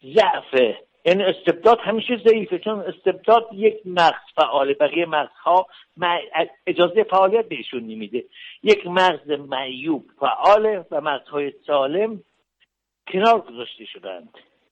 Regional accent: Iran; من به عنوان یک ایرانی، به عنوان کسی که به دموکراسی و لائیسیته اعتقاد دارم

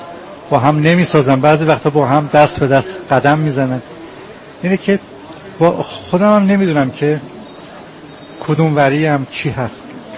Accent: Tehran, Tehran Province, Iran; also born or lived in Qom; من متولد تهرانم ولی از کلاس اول ابتدایی تا مثلا سوم چهارم ابتدایی تو قم درس خوندم

